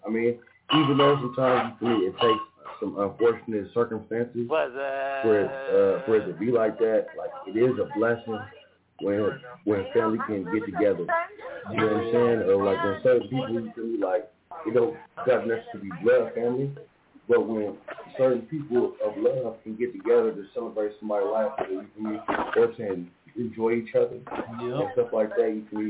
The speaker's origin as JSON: {"language": "English", "region": "California", "country": "United States", "said": "I'm from the Bay Area, man."}